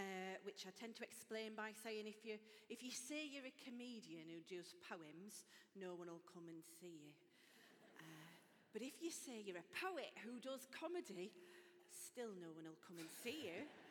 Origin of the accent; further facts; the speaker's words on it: Bradford, Yorkshire and the Humber, United Kingdom; now in Thirsk, United Kingdom; I feel like I'm basking in reflected glory as a general northerner. I live in Thirsk now. I was originally from Bradford